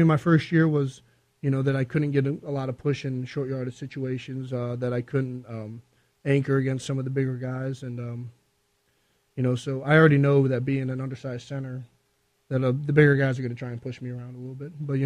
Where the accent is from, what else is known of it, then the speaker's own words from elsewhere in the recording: Cleveland, Ohio, United States; You know, I'm from Cleveland.